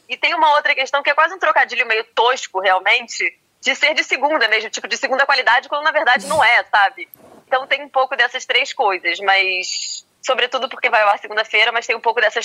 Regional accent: Brazil; accent: Brazilian; moved away as an adult; now in Lisbon, Portugal; quando eu cheguei aqui em Lisboa, eu sou chefe de cozinha, sou brasileira, né? Dá pra ver pelo meu sotaque. Quando eu cheguei aqui em Lisboa, eu vim fazer um mestrado em ciências gastronômicas

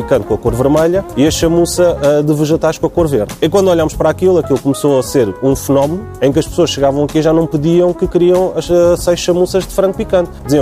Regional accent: Portugal; born there; also born or lived in Angola; Os meus avós são nascidos na Índia. Os meus pais são nascidos em Moçambique. Eu já nasci em Portugal. E, entretanto, a vida profissional levou-nos para Angola.

